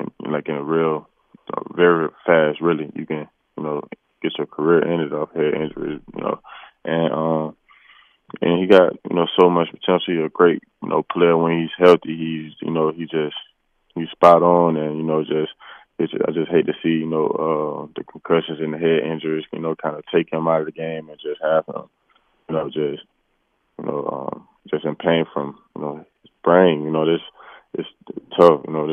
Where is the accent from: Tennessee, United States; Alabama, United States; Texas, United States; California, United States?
Alabama, United States; Tuscaloosa; Just growing up in Tuscaloosa, obviously, the few, Bama boys that came through